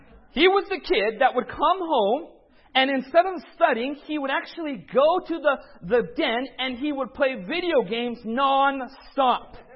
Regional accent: California, United States; just grew up in Southern California. My parents actually immigrated from the northwest side of India. We come from the Punjab state of India.

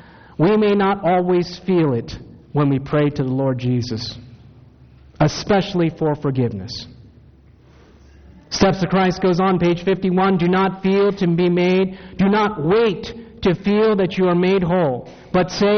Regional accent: Maryland, United States; also born or lived in Takoma Park / Silver Spring / Hagerstown; I tell people I was born in Tacoma Park, Maryland, Washington Adventist Hospital. Then we moved to Silver Spring next to the General Conference. Then we moved to Hagerstown.

